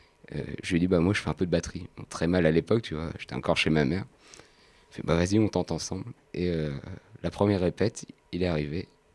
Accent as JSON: {"language": "French", "town": "Yvetot", "region": "Normandy", "country": "France", "said": "on vient tous les deux d'Ifto."}